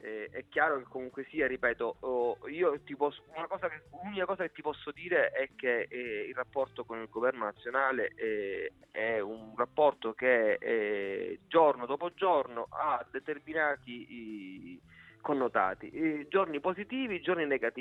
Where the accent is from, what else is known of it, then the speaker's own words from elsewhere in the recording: Sicily, Italy; Da siciliano, da sicilianista, concordo con te.